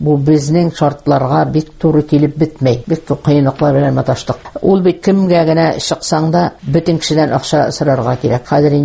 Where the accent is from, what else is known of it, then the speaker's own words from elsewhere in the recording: Agryz, Tatarstan, Russia; Туган ягым Әгерҗияғы Ижбайкинеке 1941 елның 16 маенда туганмын мин. Безнең әтәйнең бөтен нәселләре барса да намаз укыйлары, барса да дини нәселе.